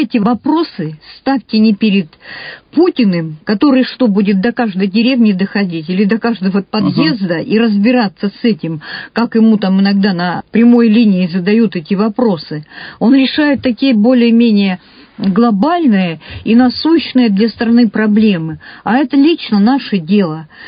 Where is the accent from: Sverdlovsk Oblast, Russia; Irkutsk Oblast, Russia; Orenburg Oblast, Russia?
Irkutsk Oblast, Russia; Irkutsk; вы же слышали, что я из Иркутска. У нас у всех сибиряков свое собственное мнение.